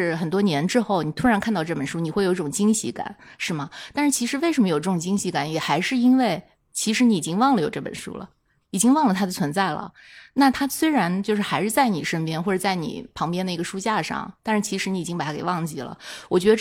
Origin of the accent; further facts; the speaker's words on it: Shanghai, China; moved away as an adult; now in Beijing, China; 因为我是上海人嘛